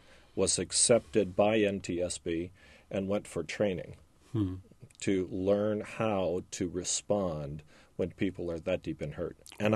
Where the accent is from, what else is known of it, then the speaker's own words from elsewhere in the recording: Belleville, Illinois, United States; and I'm a city boy. I grew up near St. Louis in Belleville, Illinois.